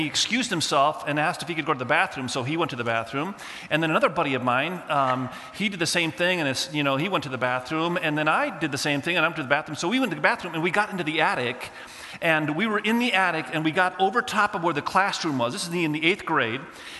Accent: Indonesia; first language Indonesian; English is a second language; moved away as an adult; So I was born in Indonesia. My parents were missionaries there and grew up there till I was about 18 years of age and loved the country of Indonesia. It was my first language, actually, before English, and so I still speak the language fluently.

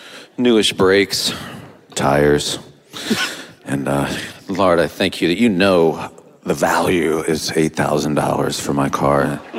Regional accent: Midwest, United States; I'm from the Midwest, you know, so we call it passive-aggressive church.

